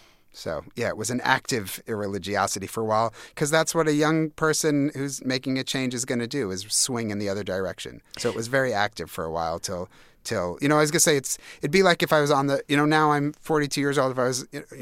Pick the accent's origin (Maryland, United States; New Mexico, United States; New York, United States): New York, United States; Well, no, I went to, you know, I was going to say, for me growing up on Long Island, it was this idea.